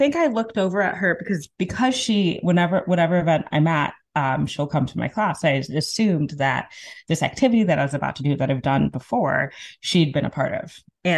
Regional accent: Zambia; So I'm from Zambia, as you know. Zambia is in the southern part of Africa.

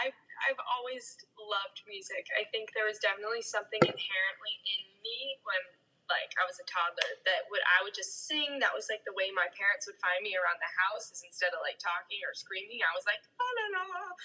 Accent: Salt Lake City, Utah, United States; And I mean, yeah, I grew up in Salt Lake City, Utah.

